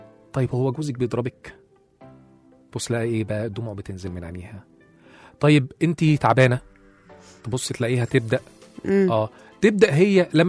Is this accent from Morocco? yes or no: no; Upper Egypt, Egypt; أنا صعيدي على فكره يعني، الحمد لله